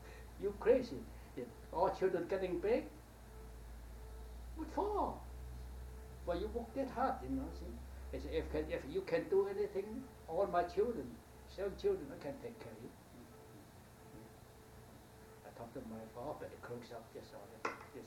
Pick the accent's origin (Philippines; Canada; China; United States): China; English is a second language; Not before different, you know, because I am Chinese. I come from China. I can't buy no property at all, you know.